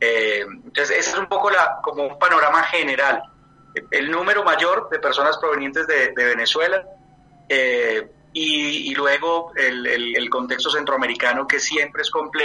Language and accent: Spanish; Manizales, Caldas, Colombia; desde una ciudad cafetera en Colombia, Manizales. Una ciudad, inclusive, nosotros como colombianos, como habitantes, como nacidos en esta ciudad, una ciudad que por mucho tiempo no tuvo mayor migración.